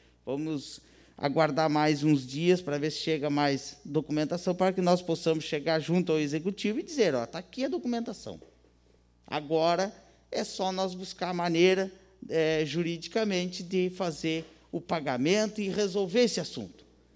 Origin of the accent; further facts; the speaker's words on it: São José do Norte, Rio Grande do Sul, Brazil; Já cheguei muitas vezes lá em Brasília, em alguns locais, né? Da onde você é? São José do Norte. Onde fica isso? É lá no fim do mundo? Não mesmo.